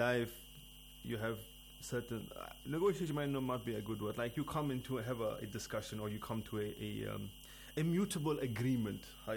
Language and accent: English; South Africa; I'm from South Africa.